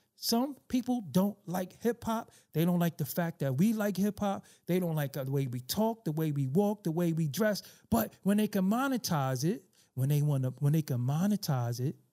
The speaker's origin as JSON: {"language": "English", "country": "United States", "said": "How are we supposed to feel when we, in this country, being Black American men and women, in this country, built the whole music scene for what it is"}